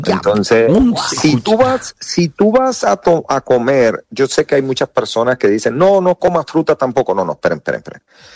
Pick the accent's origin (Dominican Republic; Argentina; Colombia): Dominican Republic; O sea, nosotros somos dominicanos